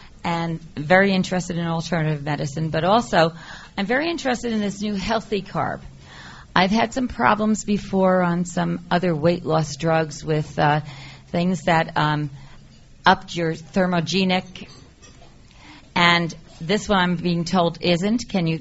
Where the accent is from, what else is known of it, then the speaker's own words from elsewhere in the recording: Mendham, New Jersey, United States; from Mendham, New Jersey.